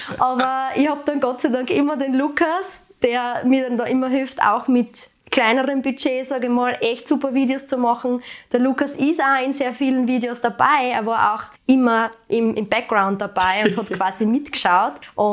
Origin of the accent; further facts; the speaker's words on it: Styria, Austria; ich komme aus der Steiermark